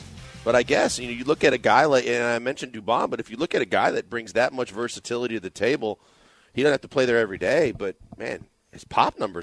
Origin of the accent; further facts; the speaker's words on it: Wisconsin, United States; I'm from Wisconsin, and that's not cheese.